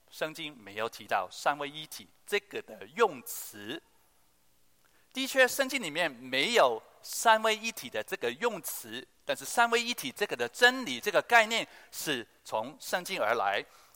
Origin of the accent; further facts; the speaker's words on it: Hong Kong; 我们香港人说这个